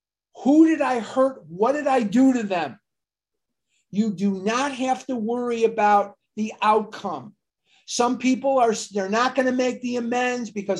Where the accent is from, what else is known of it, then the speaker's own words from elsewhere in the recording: Chicago, Illinois, United States; I'm born and raised in Chicago and this is in Ohio.